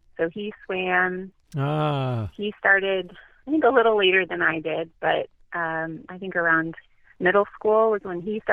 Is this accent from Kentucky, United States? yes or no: no; New Jersey, United States; born there; So I was born in New Jersey, near Fort Dix. We only lived there for 1 year, and then we started to move more after that.